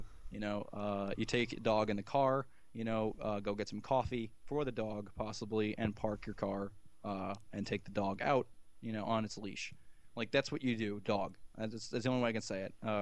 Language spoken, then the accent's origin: English; New Jersey, United States; accent: Jersey; Well, I know everyone makes fun of my Jersey accent